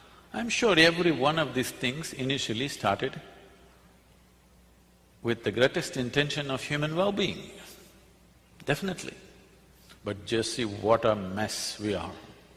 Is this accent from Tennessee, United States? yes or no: yes; Tennessee, United States; You know, we are from Tennessee. In Tennessee, every family with some kind of tradition has their own leather-bound, large-sized Bible of their own.